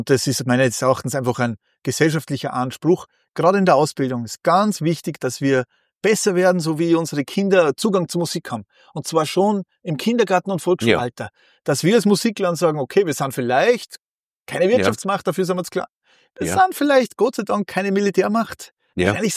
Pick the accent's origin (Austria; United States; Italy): Austria; als Österreicher